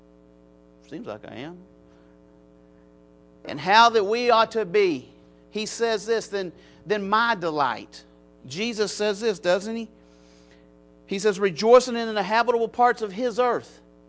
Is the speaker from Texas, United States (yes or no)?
no; Wilburton, Oklahoma, United States; I remember back when I was in Wilberton growing up in the gospel, growing up in the Lord